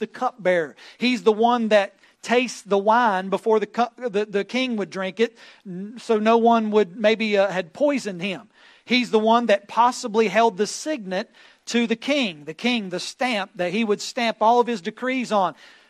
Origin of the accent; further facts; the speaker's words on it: North Carolina, United States; I grew up right outside of Coulomie, North Carolina. We have a Dollar General there.